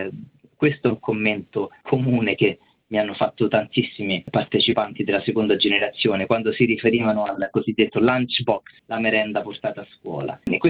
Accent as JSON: {"language": "Italian", "town": "Rome", "region": "Lazio", "country": "Italy", "tie": "born there", "said": "sono nato a Roma da genitori calabresi che si sono trasferiti nella capitale negli anni 70, e quindi avevo già familiarità non solo con la calabresità ma anche con la calabresità a Roma."}